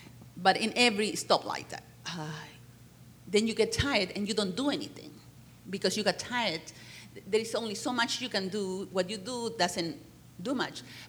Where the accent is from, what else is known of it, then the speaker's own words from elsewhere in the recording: Bolivia; English is a second language; Like, I come from a third world country. I'm from Bolivia.